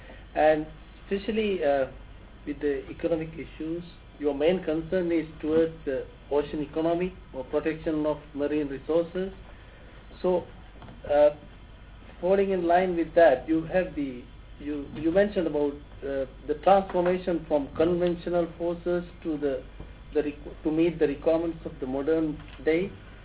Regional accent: Sri Lanka; Because I'm from Sri Lanka, so it is particularly important for me

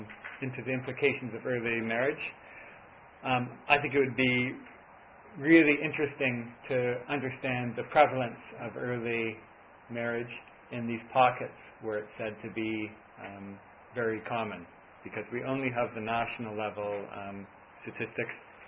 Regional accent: South Africa; Because even as South African parliamentarians coming from the area, it could still be perceived as being outsiders preaching.

